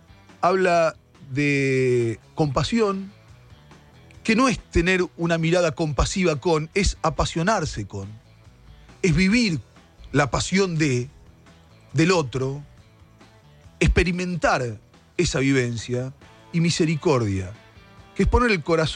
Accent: Argentina; lo digo como argentino, comprender

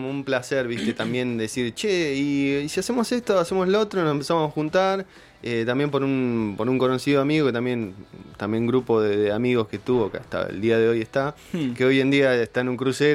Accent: La Plata, Buenos Aires Province, Argentina; Nada, soy de acá de La Plata.

